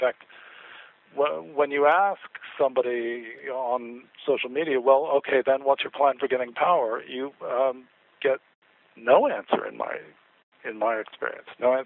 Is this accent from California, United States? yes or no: yes; California, United States; they reminded me very much of growing up in Reagan's California